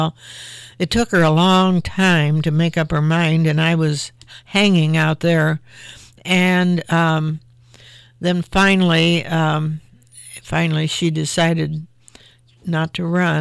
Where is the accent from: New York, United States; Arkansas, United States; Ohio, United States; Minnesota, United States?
Ohio, United States; Marion; Now, I'm from Marion, and everybody else was from other parts of the state.